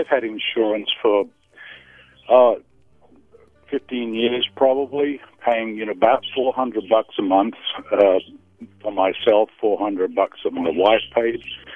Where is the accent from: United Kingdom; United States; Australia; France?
United Kingdom; England; I was born and raised in England where healthcare was a part of life.